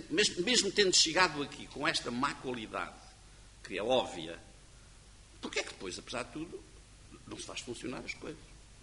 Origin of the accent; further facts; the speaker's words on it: Portugal; E fico envergonhado. Como português.